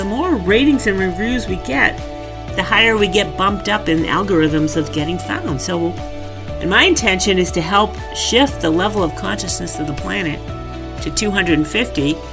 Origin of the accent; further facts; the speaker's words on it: New England, United States; I'm from New England.